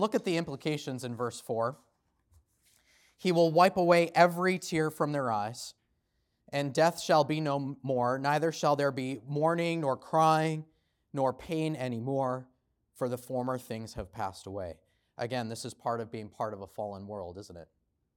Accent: New England, United States; accent: Boston; As many of you know, I grew up in New England, and I am unashamedly a complete Boston sports fan through and through on all fronts.

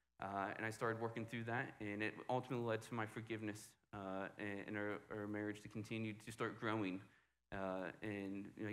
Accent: Clarksville, United States; My wife's from Norwood. I'm from Clarksville, so this was kind of home to us.

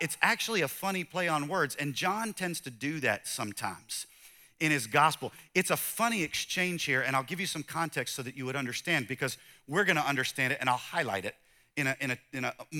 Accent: the South, United States; So my wife grew up in California, and I grew up in the South.

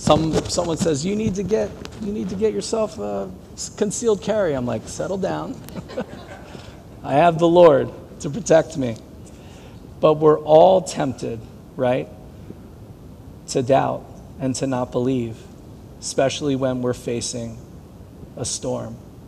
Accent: New Jersey, United States; also born or lived in Vermont; And we're all from Jersey here. We've been in the water.

